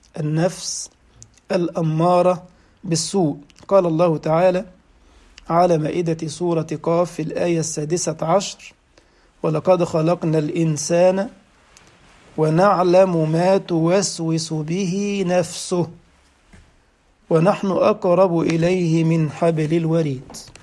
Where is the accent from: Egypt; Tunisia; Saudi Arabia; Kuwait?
Egypt; يعني أذكر أن أحدهم بعد محاضرة في بلدنا مصر